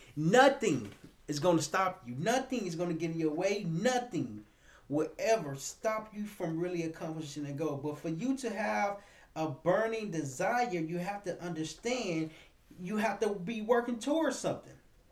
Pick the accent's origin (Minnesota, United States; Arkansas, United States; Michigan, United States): Arkansas, United States; Little Rock; I'm from Little Rock, Arkansas.